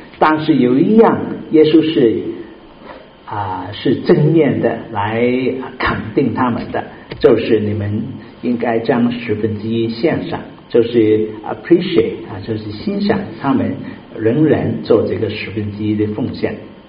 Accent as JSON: {"language": "Chinese", "country": "China", "said": "我们中国人应该是知恩的人啊，知恩图报，是吧？"}